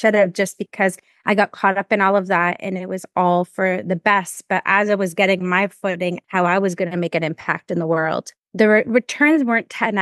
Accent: Toronto, Ontario, Canada; So I'm from Toronto, Canada.

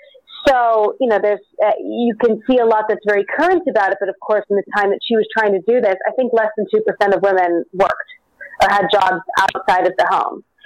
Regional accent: New York City, New York, United States; I grew up in New York City, and I was always told that I could do whatever I wanted.

